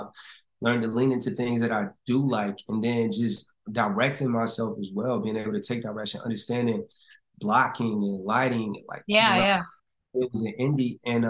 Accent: Virginia, United States; Virginia.

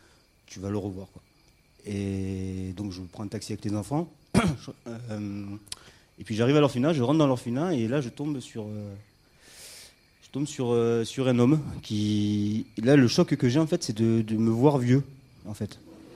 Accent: Bagmati, Nepal; now in France; Je viens du Népal. Alors, le Népal, ça se situe... En Asie centrale, entre l'Inde et la Chine. Et donc voilà, je suis né là-bas dans les années 70, dans les montagnes près de Katmandou

